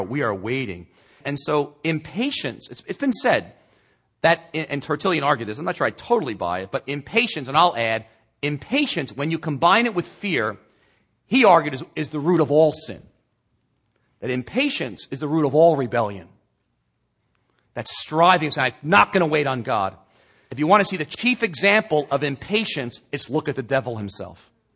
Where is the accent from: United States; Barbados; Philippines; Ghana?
United States; New York; I used to think that we were the only ones in a hurry because we're from New York